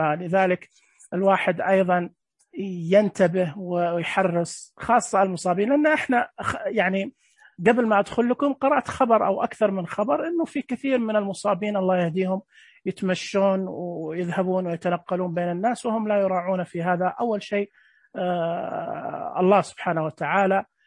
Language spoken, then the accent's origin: Arabic; Saudi Arabia; طبعا إحنا عندنا في السعودية وزارة الصحة 937